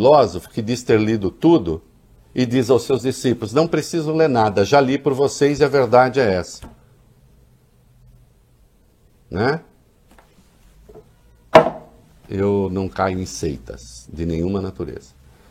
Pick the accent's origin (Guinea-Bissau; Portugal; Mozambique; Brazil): Brazil; São Paulo; Ah, sou paulista.